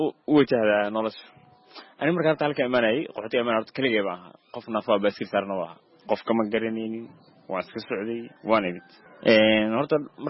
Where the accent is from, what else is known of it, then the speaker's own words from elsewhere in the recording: Mogadishu, Banaadir, Somalia; moved away; also born or lived in Matwaan, Hiiraan; noloshii waxaan ku soo qaatay magaalada Muqdisho